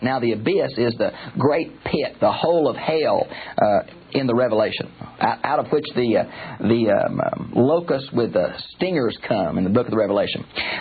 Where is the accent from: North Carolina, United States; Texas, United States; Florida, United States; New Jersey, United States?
Texas, United States; Houston; I've been on the freeway in Houston, my hometown